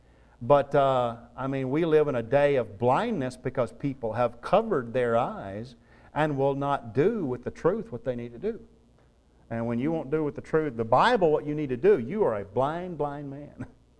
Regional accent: the South, United States; look, I said, I grew up around the Church of Christ in the South, and so I know what the Church of Christ believes.

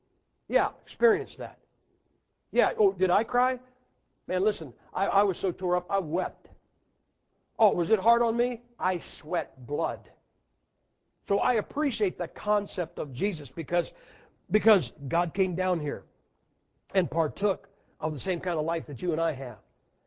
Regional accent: United States; I am an American. You know what that means?

